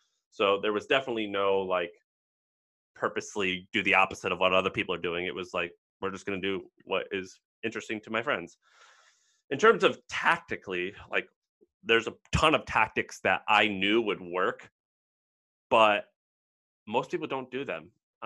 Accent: Missouri, United States; I used to have a hot dog stand, and I was from Missouri.

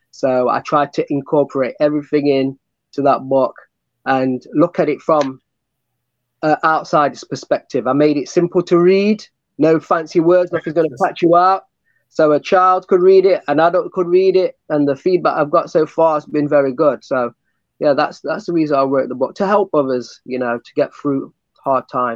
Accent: Nottingham, East Midlands, United Kingdom; born there; I was born in Nottingham, the UK, and Nottingham's famous for Robin Hood.

